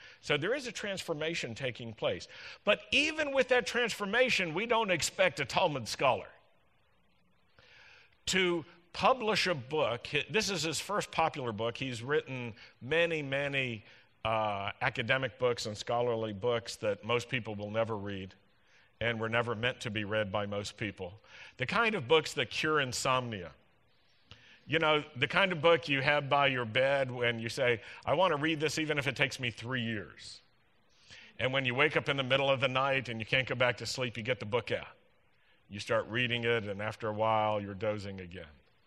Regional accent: Roanoke, Virginia, United States; when I was a young boy growing up in Roanoke, Virginia, Easter was not my favorite time.

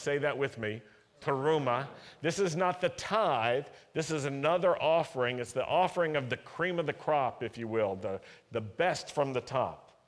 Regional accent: Milwaukee, Wisconsin, United States; born there; Okay, I was born in Milwaukee. Do we have badgers up there?

